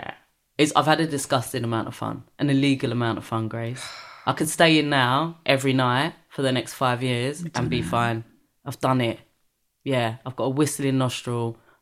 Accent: Brixton, London, United Kingdom; I grew up in Brixton, where at the time, predominantly black area. And I think in Jamaican culture, which is, my dad's from Jamaica, and that's half my family are from there

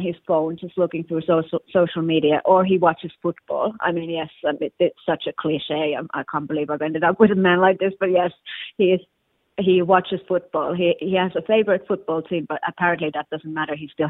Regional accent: Finland; now in London, United Kingdom; I'm originally from Finland. Now I live in Hackney in London. I live with my fiancé and I am 37 years old.

